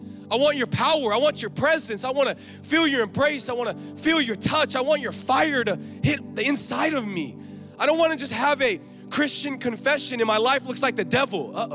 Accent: Los Angeles, California, United States; I grew up in Los Angeles, by the way. I went to college in San Diego

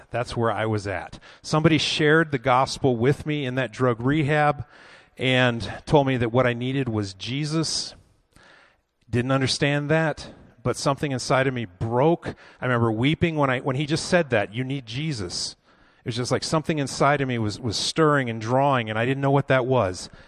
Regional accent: Florida, United States; I grew up in Florida. We would go out to a place in Sarasota called Siesta Key Beach.

